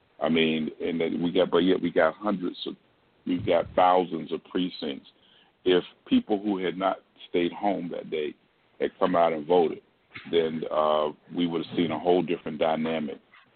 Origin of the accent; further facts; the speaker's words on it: Florida, United States; Well, you know, it seems like my home state of Florida has always, it's now become the example for many of these challenges.